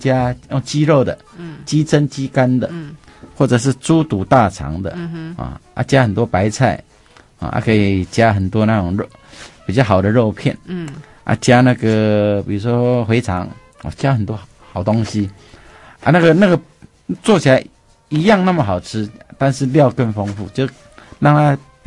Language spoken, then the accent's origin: Chinese; Sichuan, China; 因为我是四川人嘛。